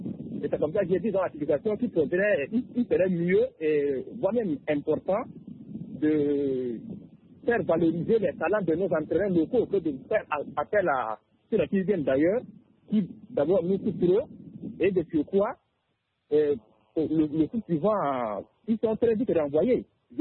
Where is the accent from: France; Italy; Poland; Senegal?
Italy; French is a second language; now in Cameroon; Oui, je suis italien, je suis au Cameroun pour l'instant.